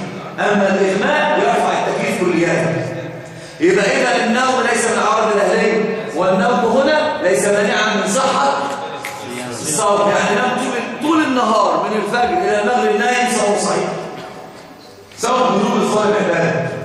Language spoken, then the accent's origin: Arabic; Egypt; النساء المراه عندنا في مصر كانت العوام عندهم جهل عميق